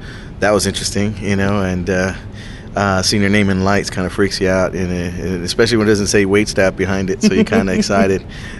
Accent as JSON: {"language": "English", "town": "San Antonio", "region": "Texas", "country": "United States", "said": "It's, I'm from San Antonio, Texas. So, you know, we have nothing but tacos."}